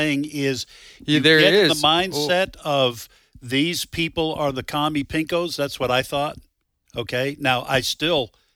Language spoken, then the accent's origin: English; New England, United States; I was growing up in New England, so there were a lot of lefties.